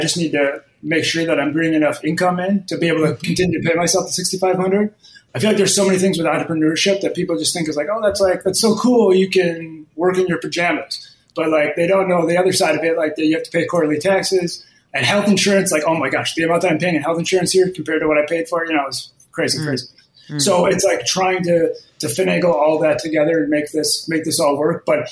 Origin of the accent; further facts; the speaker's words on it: Midwest, United States; moved away as an adult; So I moved from the Midwest about 6 months ago. And it was just like I've never moved anywhere outside probably a 20-mile radius.